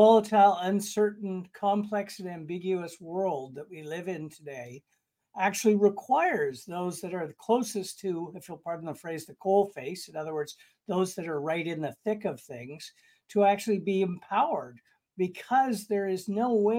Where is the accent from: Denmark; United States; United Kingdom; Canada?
Canada; I guess, first and foremost, I'm a Canadian, so I apologize a lot.